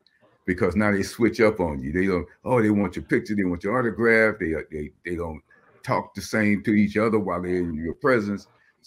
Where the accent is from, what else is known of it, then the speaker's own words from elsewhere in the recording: Chicago, Illinois, United States; born there; No, I was born in Chicago.